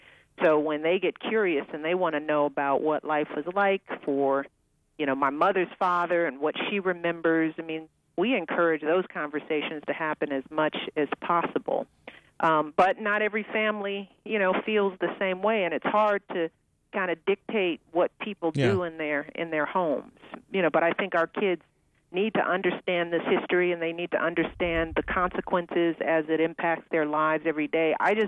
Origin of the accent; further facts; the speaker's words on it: Chicago, Illinois, United States; We're going to be in Chicago, my hometown, and we're going to be in Mississippi.